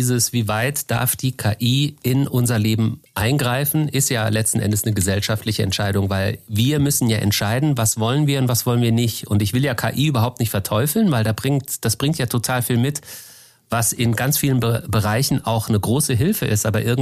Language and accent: German; Baden-Baden, Baden-Württemberg, Germany; Also ich kann auf jeden Fall meine Heimatstadt Baden-Baden empfehlen